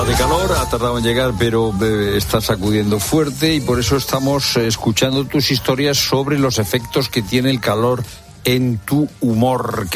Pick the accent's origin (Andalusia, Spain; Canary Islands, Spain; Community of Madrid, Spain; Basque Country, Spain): Andalusia, Spain; Que tú eres de Castilla-La Mancha, yo soy andaluz